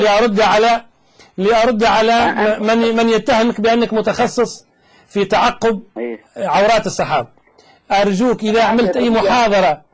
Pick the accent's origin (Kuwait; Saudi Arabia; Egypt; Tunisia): Tunisia; هل أنا أكلمك عن تونس؟ أنا تونسي، والله ما عرفت في تونس أحدا يكفر